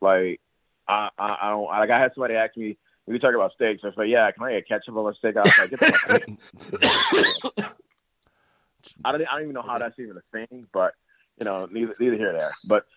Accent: Chicago, Illinois, United States; definitely being a Chicagoan that's been really, really big for me and being able to give back, you know, to areas and people that I grew up seeing and doing too.

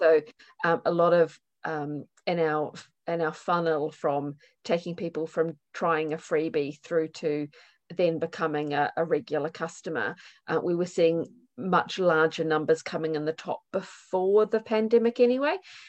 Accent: New Zealand; now in United Kingdom; I'm a New Zealander living in the UK, which is why I've got such a weird accent.

